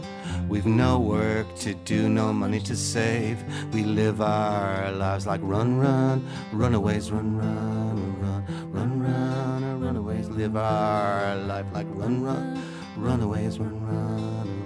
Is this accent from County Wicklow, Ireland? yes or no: yes; Bray, County Wicklow, Ireland; I grew up in Bray, I have to say. I grew up in Bray. And I love Bray